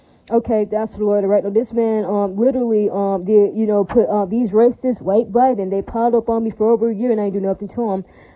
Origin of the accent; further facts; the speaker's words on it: Hawaii, United States; I'm not Latino. I'm Hawaiian.